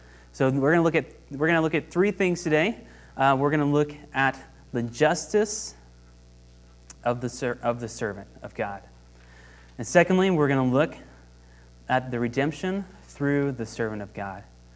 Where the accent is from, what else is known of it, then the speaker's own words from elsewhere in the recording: Oklahoma, United States; Okay, sorry, I'm from Oklahoma. I don't know how to say that word right now.